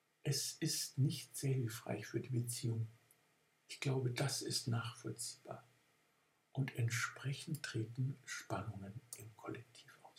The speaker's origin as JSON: {"language": "German", "region": "Bavaria", "country": "Germany", "tie": "born or raised there", "said": "Ich bin in einer Kleinstadt in Franken aufgewachsen, wo keine einzige Bombe gefallen war."}